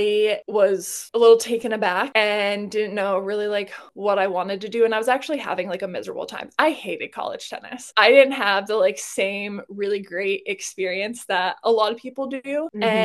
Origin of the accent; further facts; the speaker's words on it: Ohio, United States; And so I grew up playing in Northeastern Ohio.